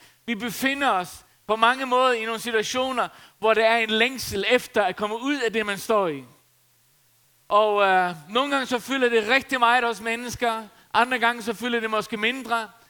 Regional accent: Faroe Islands; Problemet på Færøerne, det er, at der hvor jeg er opvokset, så er der rimelig mange dage, hvor man skal holde sin sti ren

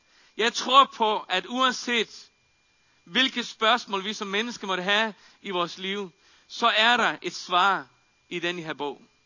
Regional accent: Faroe Islands; Jeg er født og opvokset på Færøerne.

